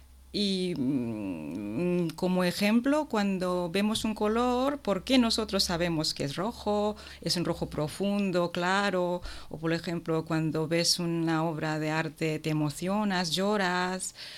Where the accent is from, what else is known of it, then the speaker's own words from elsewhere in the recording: Japan; Spanish is a second language; no sé si es demasiado decir que es mi pueblo, porque soy japonesa, pero realmente siento que es mi pueblo